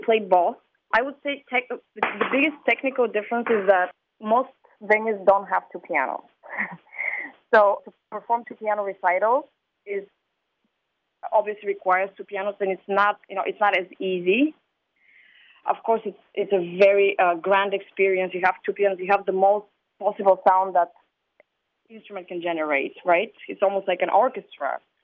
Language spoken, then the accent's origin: English; United States; And just it happened that I was from the United States